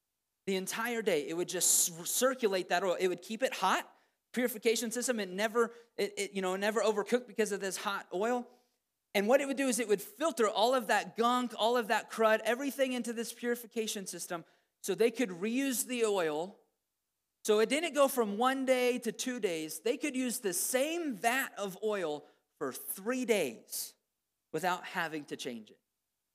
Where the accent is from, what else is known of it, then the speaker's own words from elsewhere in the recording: Missouri, United States; because listen, I'm from Southern Missouri, I like fried chicken, right?